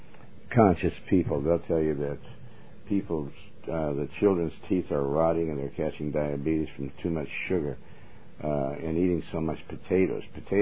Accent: Montana, United States; You know, I was raised in Montana.

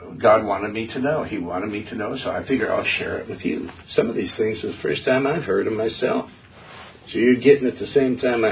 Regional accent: United States; not a stinking Vaticanite, all right? I'm an American. I'm a born-again Christian.

